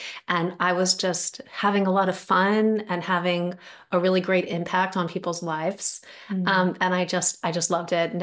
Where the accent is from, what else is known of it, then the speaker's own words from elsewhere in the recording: New York, United States; now in California, United States; started out doing travel physical therapy, which is what brought me to California from New York. I'm originally from New York.